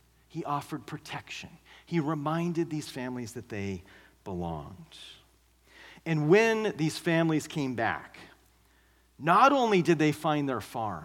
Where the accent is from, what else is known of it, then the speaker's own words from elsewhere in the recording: Reno, Nevada, United States; I was at a candlelight vigil earlier this year to honor the unhoused neighbors in my hometown of Reno who passed away on the streets.